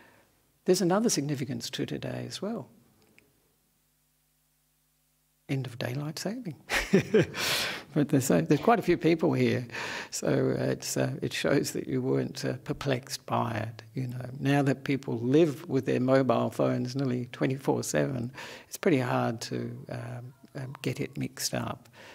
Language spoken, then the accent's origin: English; Perth, Western Australia, Australia; born there; also born or lived in Sri Lanka; I'm an Australian monk who was born in Perth